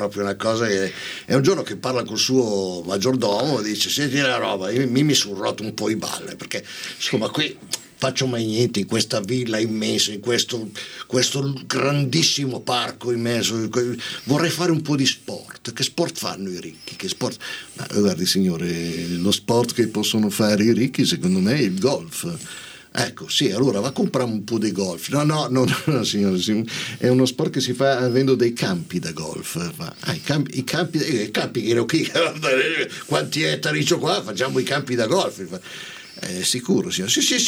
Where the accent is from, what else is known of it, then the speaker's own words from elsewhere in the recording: Milan, Lombardy, Italy; No, se io sono di Milano.